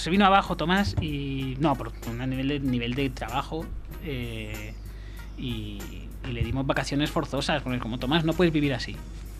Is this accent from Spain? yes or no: yes; Catalonia, Spain; lo que no hemos querido como catalanes era simplificar el tema